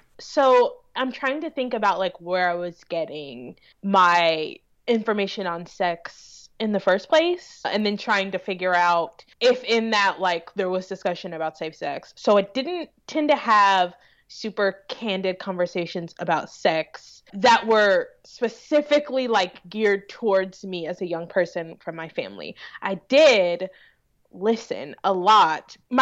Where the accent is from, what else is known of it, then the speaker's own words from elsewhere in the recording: Kentucky, United States; I'm also born and raised in Kentucky.